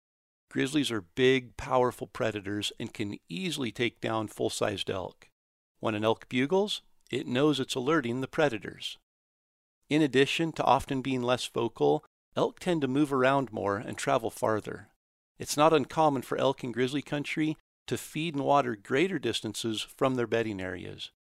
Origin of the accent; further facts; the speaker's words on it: Idaho, United States; I grew up hunting in Idaho, and Idaho is still my home state today.